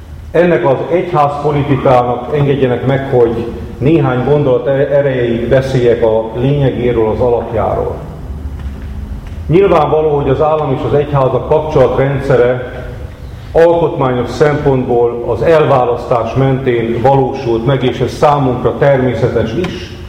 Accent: Transdanubia, Hungary; mert dunántúli vagyok, mert református vagyok

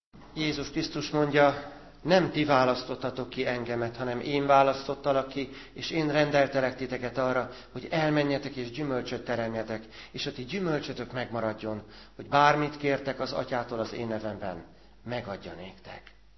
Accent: Transylvania, Romania; now in Hungary; mi is imádkozunk ő értük odahaza Erdélyben nehézségek között

